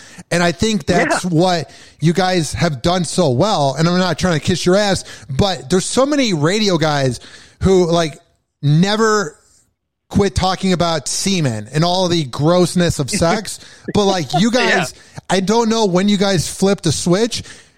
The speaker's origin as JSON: {"language": "English", "town": "Chicago", "region": "Illinois", "country": "United States", "said": "I'm from Chicago, so like there's a lot of local DJs back in the day"}